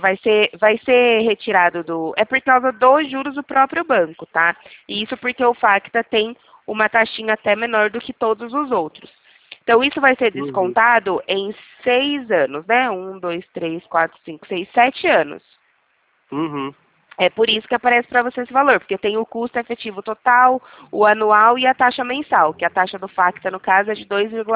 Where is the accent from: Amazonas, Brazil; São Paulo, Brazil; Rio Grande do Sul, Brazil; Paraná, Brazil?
São Paulo, Brazil; Limeira; Não, nós somos de Limeira, dentro do estado de São Paulo.